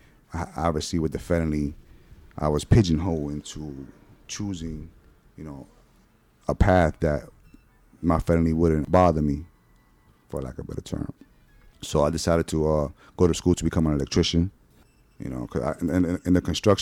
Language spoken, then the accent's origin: English; New York, United States; and I'm from New York.